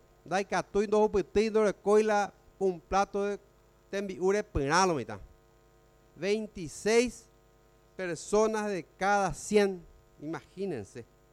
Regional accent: Paraguay; realmente como paraguayo me avergüenza esta situación.

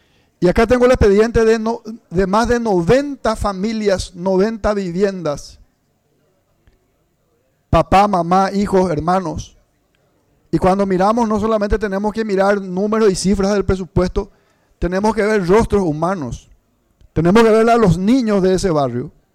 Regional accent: Paraguay; como ciudadano paraguayo, como diputado nacional y como vecino de estos compatriotas

